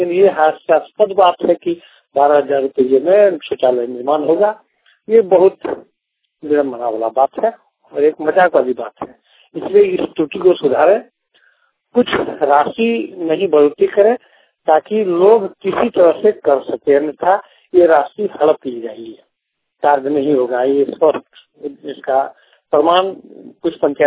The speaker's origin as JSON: {"language": "Hindi", "town": "Noniya Tar", "region": "Jharkhand", "country": "India", "said": "ग्राम प्रधान मुलहर अध्यक्ष प्रखंड सागर जिला देवघर ग्राम नोनिया तार का निवासी हूँ।"}